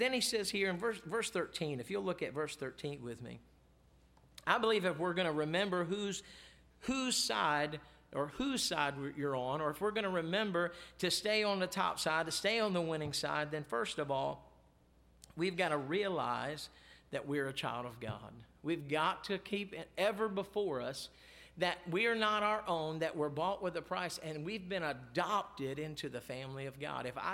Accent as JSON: {"language": "English", "region": "Maryland", "country": "United States", "lives_now": "Florida, United States", "said": "We're down here in Florida. I've said it all the time. We're from Maryland. Most of our family is up there."}